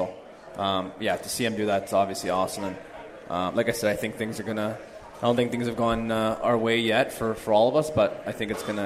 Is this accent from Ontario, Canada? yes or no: yes; Toronto, Ontario, Canada; I'm from Toronto.